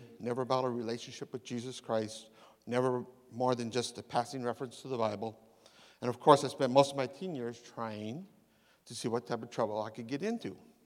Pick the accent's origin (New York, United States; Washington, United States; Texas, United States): Washington, United States; Renton; also born or lived in Seattle; I was born in Seattle and raised up in Renton, which is up north of here on 167, and that makes me something very special. I'm a genuine Washingtonian